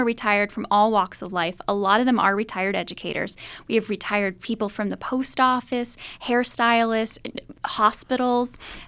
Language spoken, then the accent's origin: English; New York, United States; also born or lived in Ohio / Maryland; now in Evansville, United States; I lived all over. I lived in upstate New York and Ohio and Maryland, and I went to school in Colorado. But I really love Evansville.